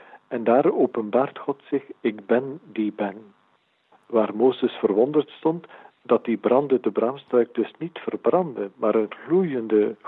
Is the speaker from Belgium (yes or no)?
yes; Flanders, Belgium; zeker bij ons in Vlaanderen